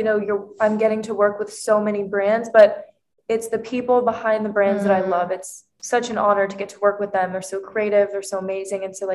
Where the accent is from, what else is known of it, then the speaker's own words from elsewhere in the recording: Florida, United States; So first of all, I grew up in Florida.